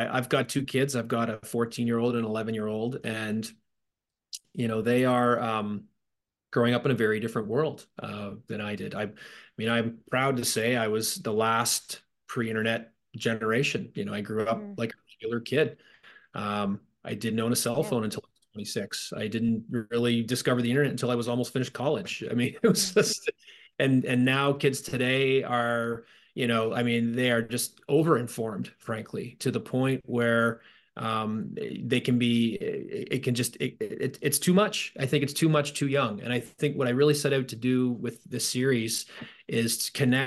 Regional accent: Ontario, Canada; I'm from the Toronto area

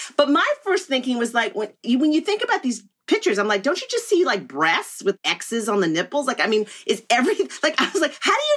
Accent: Virginia, United States; And maybe it's because I'm from Virginia and it's like a tobacco state.

